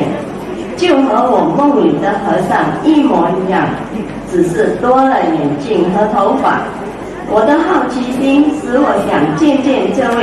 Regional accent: Penang, Malaysia; 我是来自槟城的

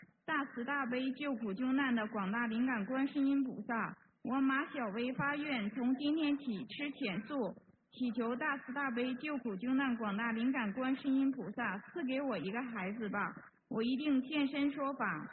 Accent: Brisbane, Queensland, Australia; 我是来自布里斯班的

